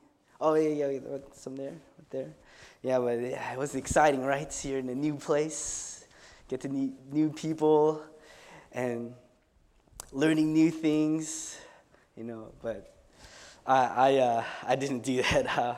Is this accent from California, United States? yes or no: yes; Vallejo, California, United States; I grew up in Vallejo, California, which is 20 minutes north of San Francisco.